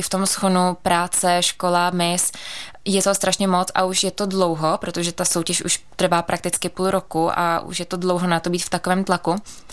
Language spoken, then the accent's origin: Czech; Pardubice, Pardubice Region, Czechia; also born or lived in Ostrava; A naši se po rozvodu, když mě byl jeden rok, když se rozvedli, tak maminka se vrátila do Pardubic a už jsem tady žila celý život. Takže já jsem pardubačka, ale rodečka z Ostravy.